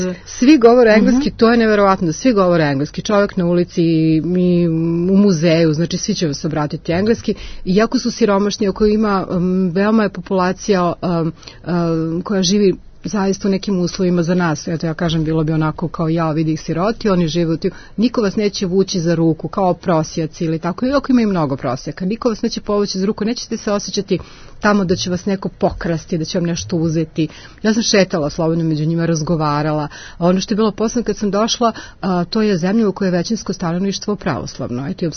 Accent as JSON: {"language": "Serbian", "country": "Serbia", "said": "ja sam dolazim iz Srbije, ja sam ortodoks."}